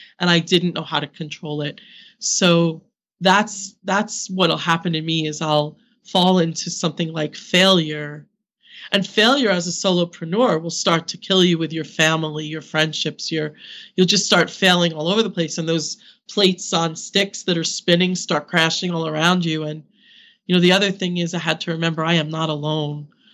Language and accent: English; Ireland; We're Irish.